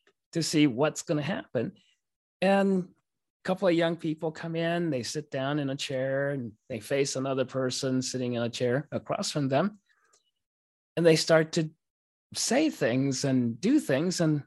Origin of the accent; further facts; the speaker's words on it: Japan; Of course, I grew up in Japan, you know, and everyone's very, very polite and respectful.